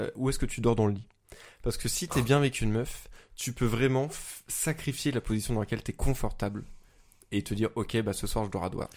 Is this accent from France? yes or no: yes; Auvergne-Rhône-Alpes, France; accent: Lyonnais; J'ai un accent lyonnais surtout.